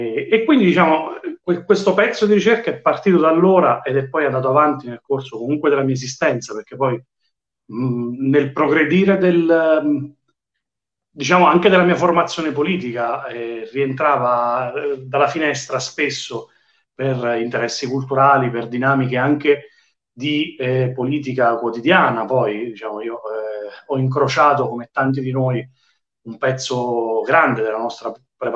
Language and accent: Italian; Pescara, Abruzzo, Italy; io da pescarese sono sempre portato a chiedermi perché